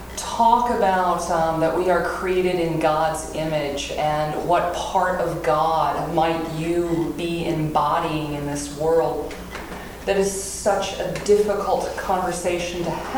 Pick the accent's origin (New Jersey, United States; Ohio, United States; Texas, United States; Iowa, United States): Texas, United States; San Marcos; I'm from San Marcos, Texas. We came up here a long way